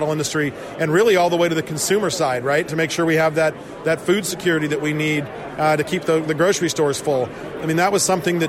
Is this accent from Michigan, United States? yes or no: no; Arizona, United States; And I'm from Arizona.